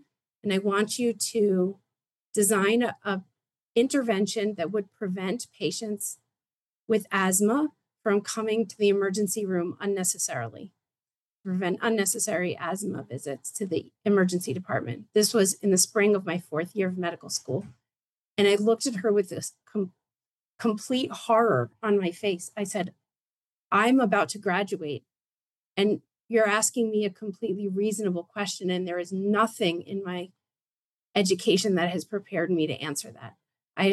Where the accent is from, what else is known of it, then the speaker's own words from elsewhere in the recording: New York, United States; So I'm from New York and wanted to be here